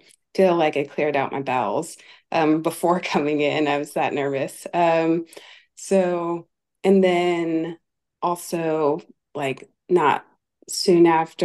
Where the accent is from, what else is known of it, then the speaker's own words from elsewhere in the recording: Ohio, United States; moved away as an adult; now in Tacoma, United States; born and raised in Ohio. And so up until maybe about 3 years ago, did I move out to the Pacific Northwest. So currently living in Tacoma, Washington.